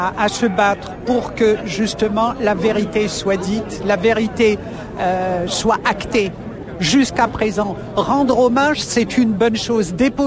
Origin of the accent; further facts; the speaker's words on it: Algeria; Je suis algérienne, je suis une enfant de la guerre et je sais ce que c'est que la guerre.